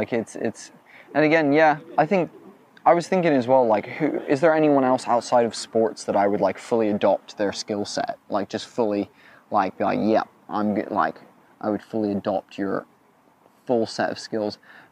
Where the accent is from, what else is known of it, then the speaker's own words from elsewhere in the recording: United States; now in United Kingdom; Obviously, as an American, data is correct.